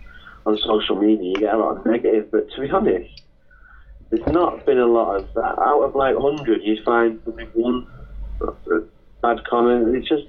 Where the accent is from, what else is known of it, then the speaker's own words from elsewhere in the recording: Worsley, North West England, United Kingdom; We've got the Coronation Street at the Emmerdale lot, because we're all from Worsley, so that's where it started from.